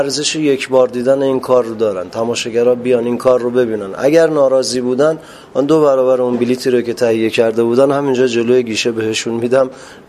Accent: Iran; من ایرانی هستم و نمایش های ایرانی رو دوست دارم و شیوه های نمایش ایرانی هم دوست دارم

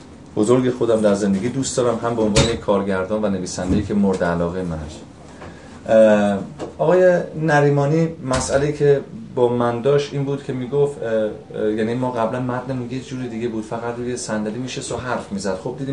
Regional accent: Hamadan, Iran; خود من همدانی هستم و نمیخواستم ادای یک لهجه دیگر رو در بیارم که وسطاش بمونم یا تظاهر به یک آدمی که شهرستانی باشه، خواستم لهجه رو انتخاب کنم که تو خونمه، تو جسممه

